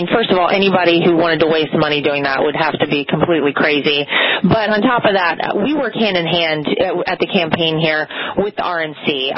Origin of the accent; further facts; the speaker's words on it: North Carolina, United States; And I grew up in North Carolina.